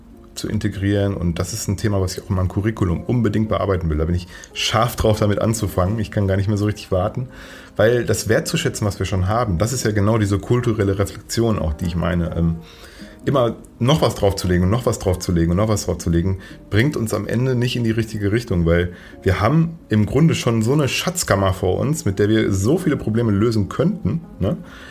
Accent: Paderborn, North Rhine-Westphalia, Germany; Es ist sehr provinziell, ziemlich langweilig. Aber ich liebe sie trotzdem, weil es meine Heimat ist

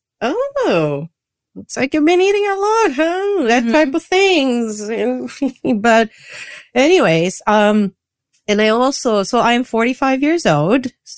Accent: Brazil; English is a second language; I grew up in, I was raised in Brazil, which is a very body-centric mm-hmm. country.

